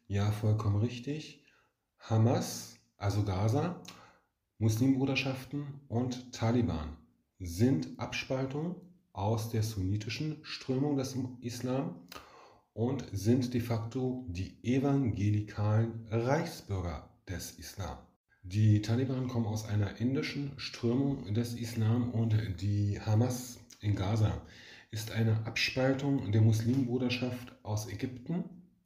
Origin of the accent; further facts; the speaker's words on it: Germany; der Russe ist für mich als Deutscher ganz klar in Sichtweite.